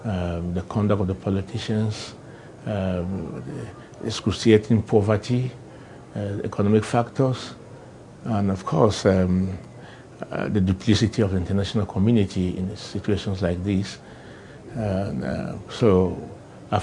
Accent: Cameroon; I come from Cameroon.

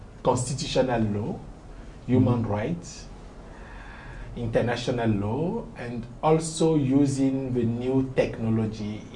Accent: Benin; first language French; English is a second language; from Benin in West Africa.

